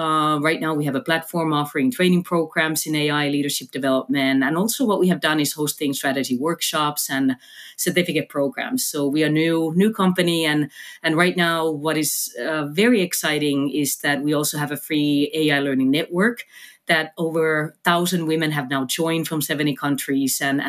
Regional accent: Finland; English is a second language; moved away as an adult; now in United States; I'm from Finland. I moved to United States in my 90s. So this kind of reveals my age as well. I've been here over two decades. I came here in university

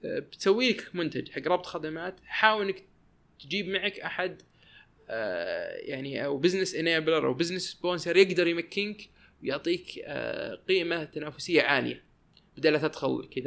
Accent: Saudi Arabia; تطبيقات تواصل اجتماعي عندنا في السعودية أو في الخليج أو حتى العالم العربي كلها رديئة جدا جدا جدا

